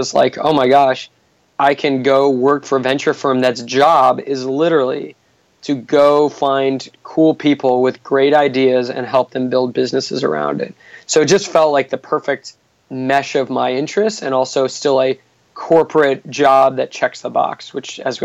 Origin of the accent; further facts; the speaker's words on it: Santa Barbara, California, United States; what a different world than what I grew up from in Santa Barbara.